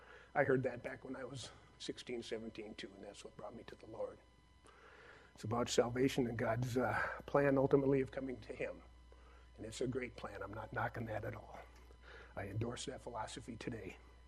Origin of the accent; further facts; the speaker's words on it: Minneapolis, Minnesota, United States; When I was growing up, I grew up down in Minneapolis in the cities. When my family first moved to Minneapolis area, we lived in the near north side, right in the late 60s